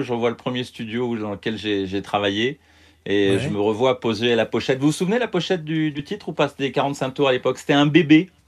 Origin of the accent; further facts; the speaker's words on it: Aix-en-Provence, Provence-Alpes-Côte d'Azur, France; Je suis d'Aix-en-Provence, donc dans le vrai sud.